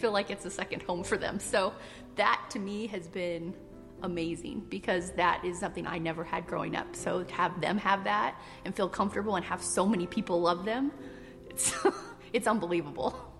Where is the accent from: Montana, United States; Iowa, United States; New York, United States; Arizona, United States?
Arizona, United States; Phoenix; I am originally from Phoenix, Arizona. My husband Matt and I moved up here about 2 years ago from Phoenix, Arizona.